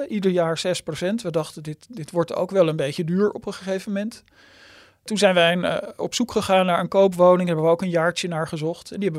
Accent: Amsterdam, North Holland, Netherlands; Ik kom uit de Rivierenbuurt in Amsterdam. Ik ben vervolgens in een studentenhuis gaan wonen, in een kamer. Vervolgens kreeg ik zomaar spontaan, ik stond wel ingeschreven uiteraard, een sociale huurwoning aangeboden. 2-kamerwoning op de Wieboudstraat.

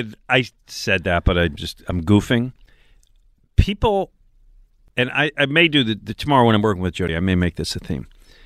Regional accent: Philadelphia, Pennsylvania, United States; It's a weird position to be in as a Philadelphian.

